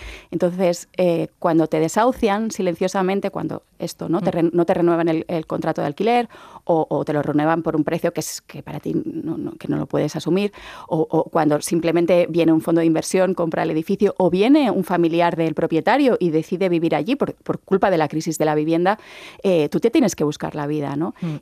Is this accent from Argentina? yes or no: no; Balearic Islands, Spain; Yo vengo de Mallorca. Mallorca, toda mi vida he oído decir que vivimos del turismo